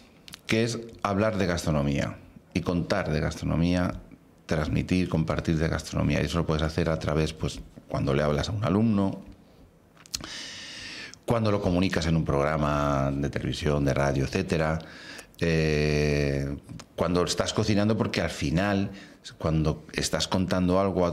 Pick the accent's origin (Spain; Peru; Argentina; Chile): Spain; Córdoba, Andalusia; Les haría un buen salmorejo de mi tierra, de Córdoba